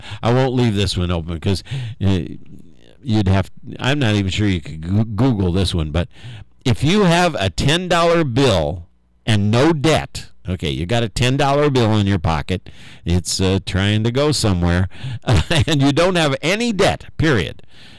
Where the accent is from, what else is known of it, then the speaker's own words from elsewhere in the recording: Indiana, United States; also born or lived in Ohio; I was from Indiana before I was from Ohio, and Indiana is one of those states.